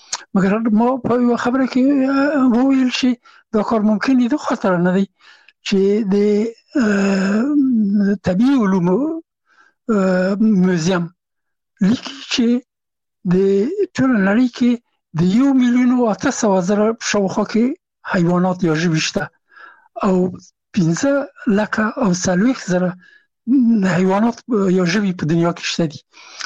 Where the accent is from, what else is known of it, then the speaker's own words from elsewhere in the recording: Afghanistan; هغه زه نه پېژندلم چې زه هم افغان یم او ما ته یې نه پېژندو چې افغان یم